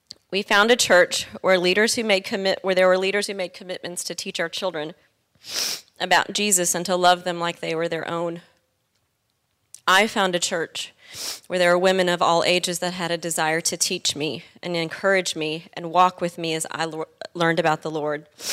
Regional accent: Charlotte, North Carolina, United States; I was born in the United States to a Hindu family. I was raised for most of my life in Charlotte, North Carolina, a place where some would call it the buckle of the Bible Belt

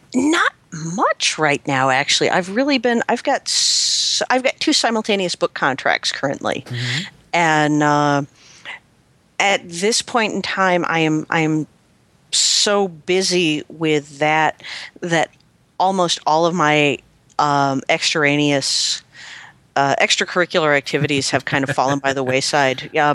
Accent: Connecticut, United States; Scenic Simsbury. I grew up in Connecticut, so.

